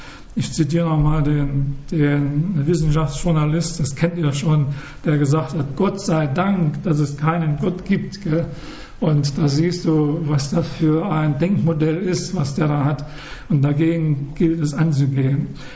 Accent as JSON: {"language": "German", "region": "Saxony", "country": "Germany", "said": "Weil ich bin Sachse und da gibt es am Wochenende immer Kuchen."}